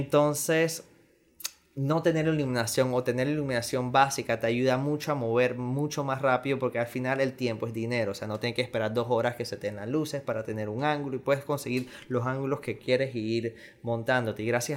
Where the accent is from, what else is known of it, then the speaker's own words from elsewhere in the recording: Panama; soy panameño, cédula 8, y soy el escritor y director de la película